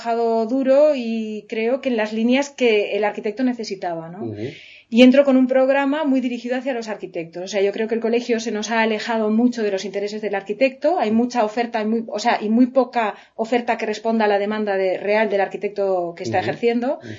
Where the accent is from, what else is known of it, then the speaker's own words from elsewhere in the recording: Barcelona, Catalonia, Spain; Yo como arquitecta barcelonesa me siento más respaldada en el colegio durante estos 4 años